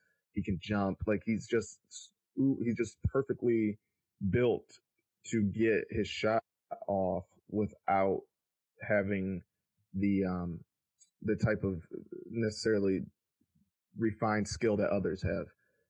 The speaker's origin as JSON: {"language": "English", "town": "Flint", "region": "Michigan", "country": "United States", "said": "I was actually, I'm from Flint, which is just an hour and a half."}